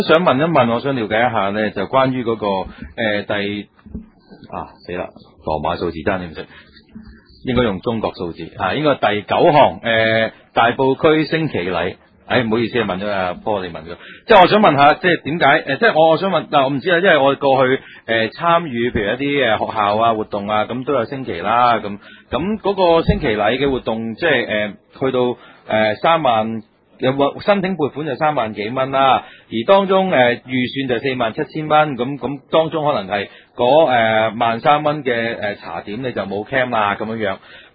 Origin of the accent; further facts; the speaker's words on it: New York, United States; 我来自纽约，我冇睇过，唔识评论